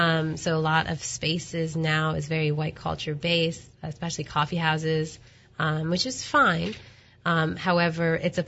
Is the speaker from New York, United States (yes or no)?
no; Virginia, United States; I'm also from the South. I'm from Virginia.